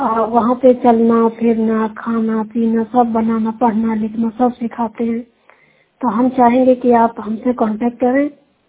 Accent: Chhatarpur, Madhya Pradesh, India; मैं डिस्ट्रिक्ट छतरपुर से बिलोंग करती हूँ, फ्रॉम MP।

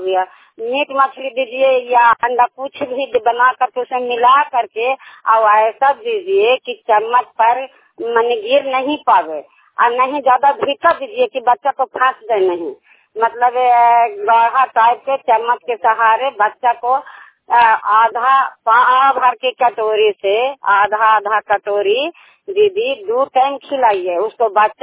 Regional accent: Hilsa, Bihar, India; बड़ी घोसी कावा पंचायत और हिलसा प्रखंड हिलसा ब्लॉक के रहने वाली हूँ।

